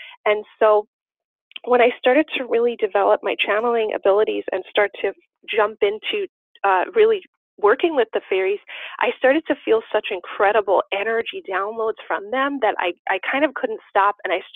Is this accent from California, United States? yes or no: no; New York City, New York, United States; moved away; I grew up in New York City, but when I moved out to the Pacific Northwest, there's a lot of old growth forests here